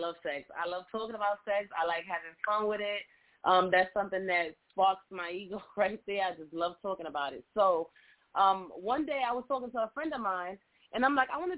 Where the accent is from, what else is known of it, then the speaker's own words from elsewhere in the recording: Brooklyn, New York, United States; Okay, well, I am from Brooklyn, New York.